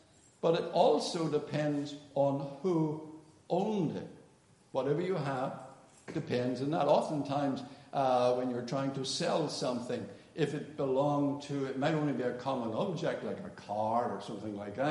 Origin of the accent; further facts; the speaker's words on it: Belfast, Northern Ireland, United Kingdom; we grew up in Belfast. I lived in the West Belfast, and that was close to the Distillery Football Club's ground.